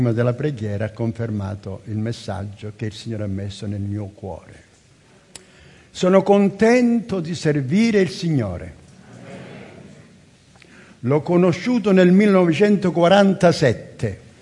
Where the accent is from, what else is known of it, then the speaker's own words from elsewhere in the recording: Calabria, Italy; first language Calabrian; Io sono calabrese e sicuramente voi lo scoprirete che sono calabrese. Questa è una chiesa dove ci sono molte lingue, la mia lingua è la lingua calabrese.